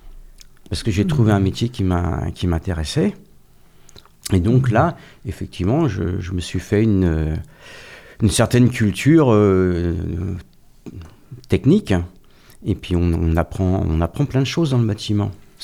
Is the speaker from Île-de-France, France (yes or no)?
yes; Île-de-France, France; born there; moi, je suis né en 1961 dans la région parisienne, donc c'était l'ex... le Seine-et-Marne.